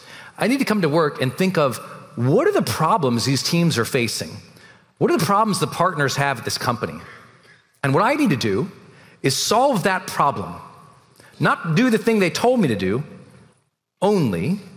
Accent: Montana, United States; And I was a cog from Montana, so no one valued me.

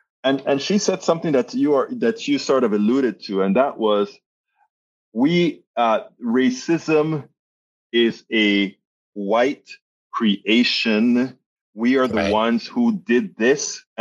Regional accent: Panama; And I'm from Panama, Central America.

